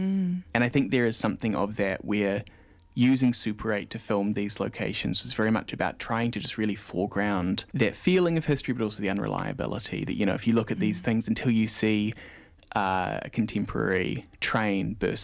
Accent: Wellington, New Zealand; I mean, I grew up in Wellington, so I'd never been to King's College until now

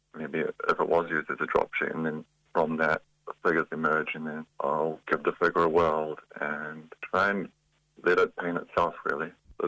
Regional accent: Auckland, New Zealand; now in Dunedin, New Zealand; I grew up in Auckland. I'm a painter. This year I moved down to Dunedin for the Francis Hodgkins Fellowship.

